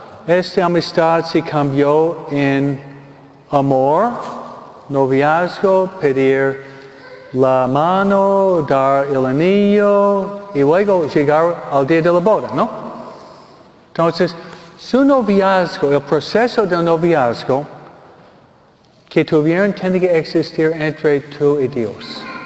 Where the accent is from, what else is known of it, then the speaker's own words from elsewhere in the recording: New York, United States; de donde vengo yo, de Nueva York